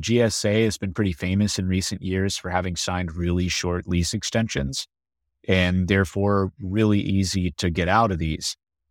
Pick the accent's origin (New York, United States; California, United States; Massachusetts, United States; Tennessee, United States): Tennessee, United States; Memphis; rural Kentucky, my hometown, Memphis